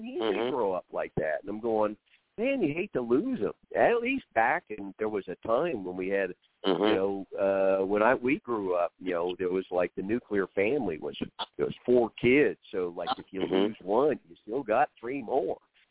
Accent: Oklahoma, United States; Because you got to understand, this town I grew up in Oklahoma, everybody was a veteran.

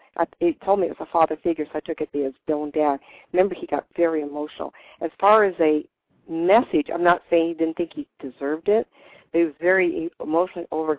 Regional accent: Fresno, California, United States; Okay, Darcy, I'm Fresno, California. You know I'm from California, everybody.

